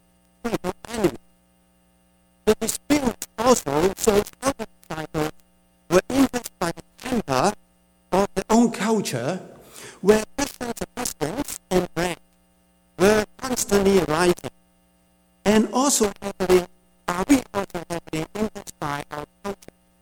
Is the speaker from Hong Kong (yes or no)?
yes; Hong Kong; English is a second language; I'm coming from Hong Kong. I've been here for a week.